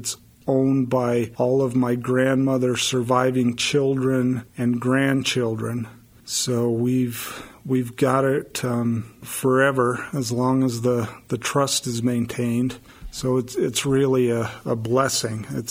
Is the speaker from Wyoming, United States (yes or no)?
yes; Rawlins, Wyoming, United States; born there; I live currently in Casper, Wyoming. I've lived most of my life off and on in Wyoming, and I was born in Rawlins, and my family has a ranch south of there to this day.